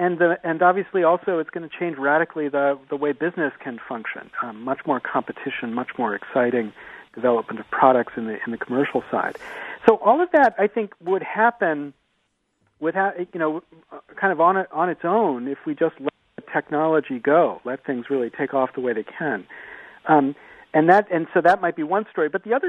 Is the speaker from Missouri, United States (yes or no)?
no; Pennsylvania, United States; I grew up in Pennsylvania.